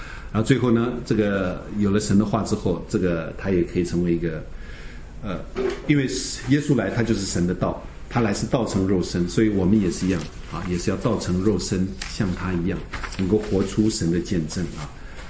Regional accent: China; 我们从中国来的时候这样睁大大的

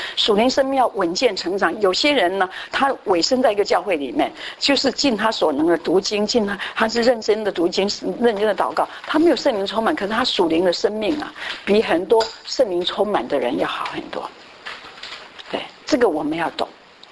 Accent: Guiren, Tainan, Taiwan; 以前我小时候住乡下，我台南县归仁乡的人哈，然后我住乡下，我们农村乡

